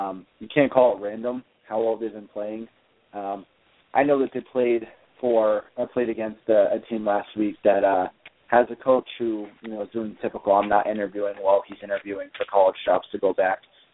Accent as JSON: {"language": "English", "region": "New Hampshire", "country": "United States", "tie": "born or raised there", "said": "I grew up in New Hampshire, so Chip Kelly's kind of a legend in New Hampshire."}